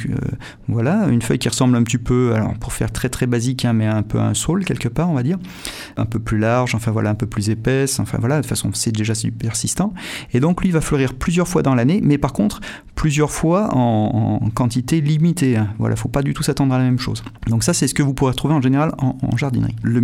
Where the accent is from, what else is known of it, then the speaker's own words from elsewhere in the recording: Montélimar, Auvergne-Rhône-Alpes, France; Moi, quand j'étais jeune, j'habitais à Montélimar. À Montélimar, il n'y avait pas de mimosa quand j'étais jeune, hein, et j'ai 47 ans.